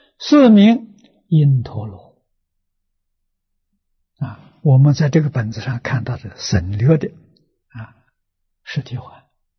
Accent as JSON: {"language": "Chinese", "country": "China", "said": "叫我们中国人常常称，实在讲中国人称着玉皇大帝啊"}